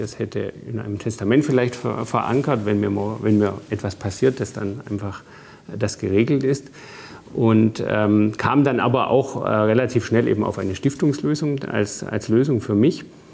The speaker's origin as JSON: {"language": "German", "region": "Bavaria", "country": "Germany", "tie": "born or raised there", "said": "Ja, ich bin im Allgäu aufgewachsen."}